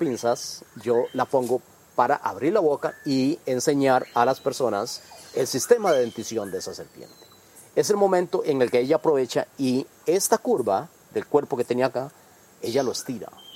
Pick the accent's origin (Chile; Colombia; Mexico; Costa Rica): Costa Rica; Soy biólogo costarricense